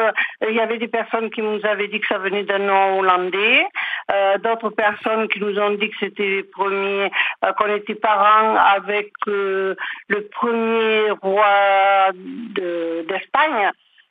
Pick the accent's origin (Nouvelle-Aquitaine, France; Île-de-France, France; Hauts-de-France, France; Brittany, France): Nouvelle-Aquitaine, France; Terrasson; Je viens de Terrasson, en Dordogne.